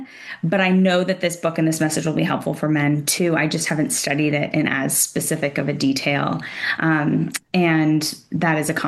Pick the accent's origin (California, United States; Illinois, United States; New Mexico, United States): California, United States; growing up in Silicon Valley, Enneagram 3, if that means anything to you, like typical achiever, firstborn daughter